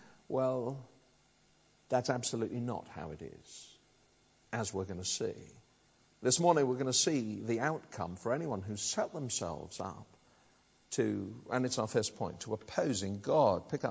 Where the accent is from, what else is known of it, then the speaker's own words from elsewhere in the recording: United Kingdom; And of course, being British, you would immediately say, oh, very well, thank you.